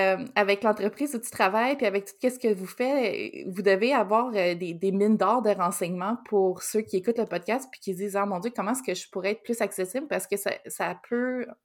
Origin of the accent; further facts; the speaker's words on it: Quebec, Canada; accent: Quebec; nous, c'est plus difficile avec notre accent québécois